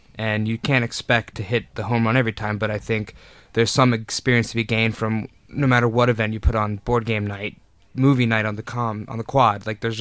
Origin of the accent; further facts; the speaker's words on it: United States; Yeah, I mean, I come from the States, and it's sort of different because, I mean, our going out age is a little bit older.